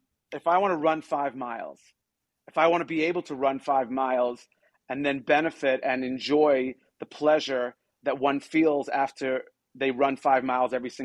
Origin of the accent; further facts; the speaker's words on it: Australia; I grew up in Australia where we had a choir in the shul.